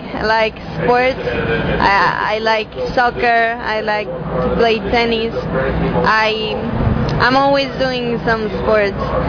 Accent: Bogota, Bogotá Capital District, Colombia; English is a second language; I'm from Bogota, the capital, and I'm still living there.

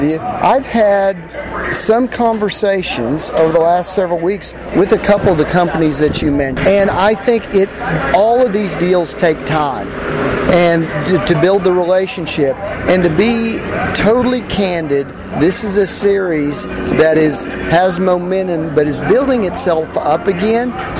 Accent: Oklahoma, United States; now in Washington, United States; Yeah, so I was born and raised in Oklahoma. My family made the Oklahoma land run during the 89. We were 89ers, but I've lived in Washington, D.C. for almost 35 years now.

